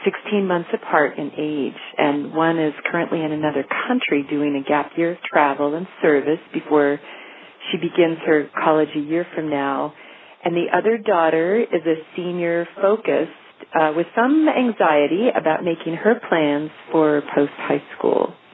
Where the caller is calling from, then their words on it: Wasilla, Alaska, United States; and I'm calling from Wasilla.